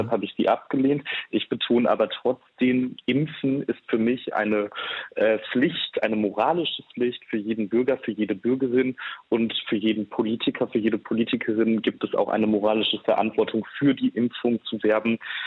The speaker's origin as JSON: {"language": "German", "region": "North Rhine-Westphalia", "country": "Germany", "said": "Wenn ich in die Niederlande schaue, ich komme aus Nordrhein-Westfalen"}